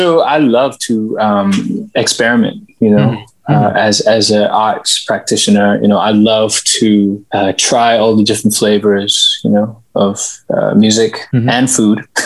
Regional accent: Singapore; also born or lived in Australia; So I was growing up as an Australian, and we moved to Singapore together as a family for work. And so I ended up growing up there, and now I'm still here.

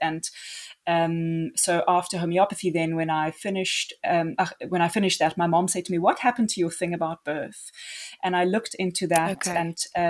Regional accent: Free State, South Africa; But I grew up in the Free State on a farm, and I really grew up quite close to the land.

